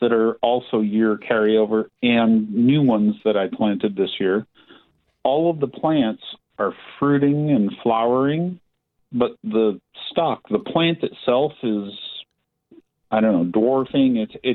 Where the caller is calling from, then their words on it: San Diego, California, United States; I'm calling from Southeast San Diego.